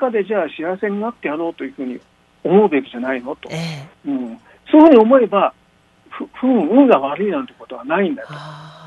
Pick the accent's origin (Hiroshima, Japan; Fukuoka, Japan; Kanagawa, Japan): Hiroshima, Japan; Fukuyama; 私福山なんですね。だからもうお隣が尾道ということで